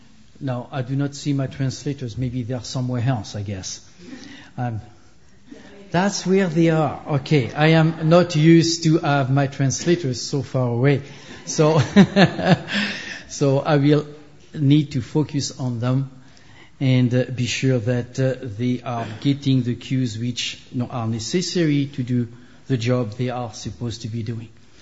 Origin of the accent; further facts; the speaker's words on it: France; English is a second language; I grew up in France. So if you do not understand when I'm speaking, you know I'm speaking in French.